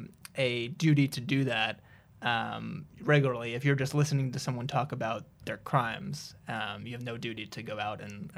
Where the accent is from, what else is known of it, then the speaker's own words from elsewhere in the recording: New Jersey, United States; there was a recent case in New Jersey, my home state where I grew up